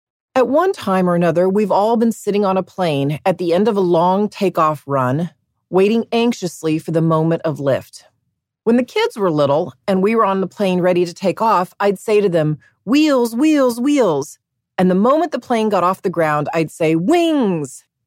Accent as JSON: {"language": "English", "town": "Dallas", "region": "Texas", "country": "United States", "tie": "born or raised there", "said": "I grew up in Dallas, Texas, in a Catholic family with four kids, a stay-at-home mom, and an aerospace engineer dad who worked on the Apollo program."}